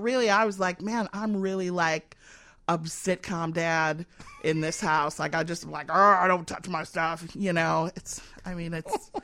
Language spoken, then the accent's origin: English; Evanston, Illinois, United States; people who know that I'm from Evanston are going to get mad that we keep talking about Chicago because Chicagoans get real tight about that. But I did all of my work in Chicago.